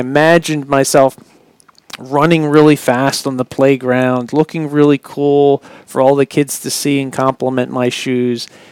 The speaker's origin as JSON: {"language": "English", "town": "King of Prussia", "region": "Pennsylvania", "country": "United States", "tie": "born or raised there", "said": "I'm from the King of Prussia area. That's where I grew up."}